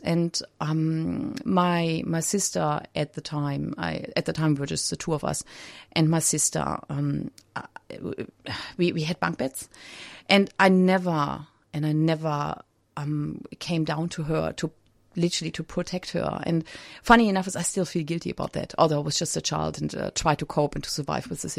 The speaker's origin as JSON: {"language": "English", "country": "Germany", "tie": "born or raised there", "said": "I grew up in Germany"}